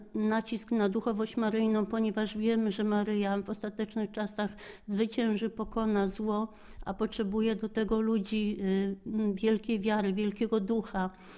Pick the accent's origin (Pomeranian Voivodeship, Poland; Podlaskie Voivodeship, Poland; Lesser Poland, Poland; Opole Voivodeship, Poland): Opole Voivodeship, Poland; Opole; Przyjechałam z Opola, jestem rycerką od 13 lat.